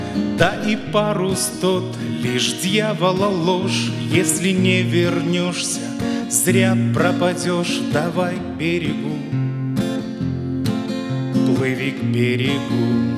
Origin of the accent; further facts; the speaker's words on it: Belarus; Я из Белоруссии